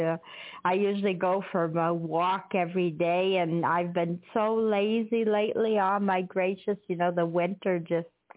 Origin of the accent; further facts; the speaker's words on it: England, United Kingdom; you know, me being English.